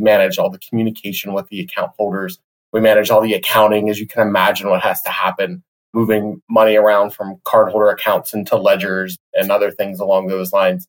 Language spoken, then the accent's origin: English; Pennsylvania, United States; moved away as an adult; I grew up in Western Pennsylvania, a few miles outside of Pittsburgh. I moved to Delaware when I was 21 to actually go to school.